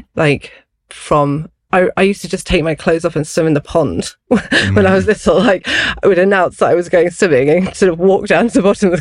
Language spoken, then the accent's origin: English; Isle of Man; born there; So I was born on the Isle of Man, which is where my mother's from. A beautiful, rugged, inhospitable island. It's very beautiful. And then it's very wild because it's in the middle of the Irish Sea.